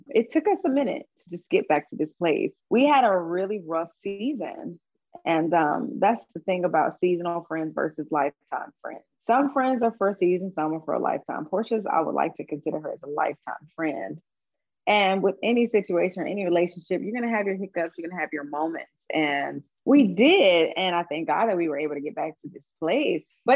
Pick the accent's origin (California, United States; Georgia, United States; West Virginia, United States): Georgia, United States; Atlanta; My family's all in Atlanta. We're from Atlanta, born, raised here. Even my great grandparents are from Atlanta.